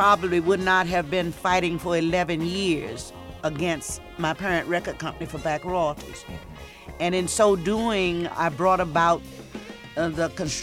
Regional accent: Virginia, United States; But growing up in Virginia, had its highs and lows.

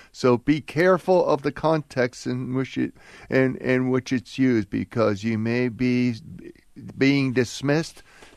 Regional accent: Philadelphia, Pennsylvania, United States; I'm from Philadelphia.

